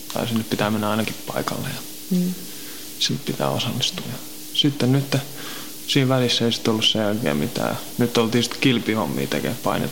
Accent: Helsinki, Uusimaa, Finland; also born or lived in Kirkkonummi / Pornainen; Mä oon Helsingistä kotosin. Asunut täällä niin kuin periaatteessa. No, mä oon ollut laitoksessa sitten niin kuin 9-vuotiaasta 16-vuotiaasta asti. Silloin mä asuin Kirkkonummella ja Pornaisissa.

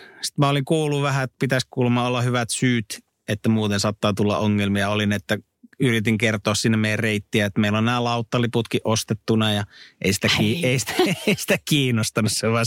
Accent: Sweden; born there; toi Ruotsi, sehän on mun synnyinmaani

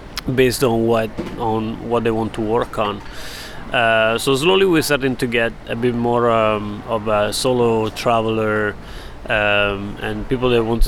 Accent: Italy; I'm from Italy. I've lived in many different countries.

